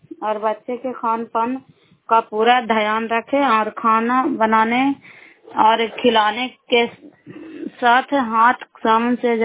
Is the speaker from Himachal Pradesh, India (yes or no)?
no; Bihar, India; नालंदा जिला कराई ब्लॉक के निवासी हूँ।